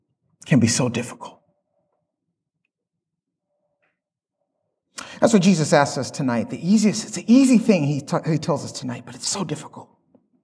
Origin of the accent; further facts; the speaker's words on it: Alabama, United States; also born or lived in Canada; now in Dallas, United States; as my good friend AJ has mentioned, I am from Dallas, Texas. Actually, I'm from Canada originally. I call myself a Canadabamian. Because I was born in Canada, but I grew up in Alabama